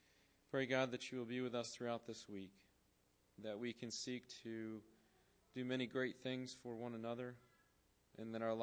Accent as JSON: {"language": "English", "region": "Illinois", "country": "United States", "tie": "born or raised there", "said": "want to say that the storms that passed through Illinois earlier today, many of you heard about, actually my hometown was the one that was hit the hardest."}